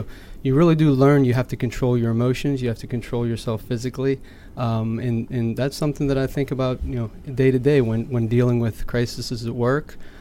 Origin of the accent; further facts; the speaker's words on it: Pittsburgh, Pennsylvania, United States; I'm from Pittsburgh, Pennsylvania.